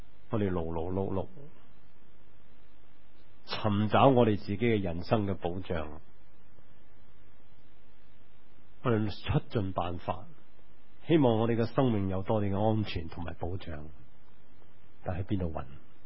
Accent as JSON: {"language": "Chinese", "country": "Hong Kong", "said": "或许是带来我们香港人的祝福"}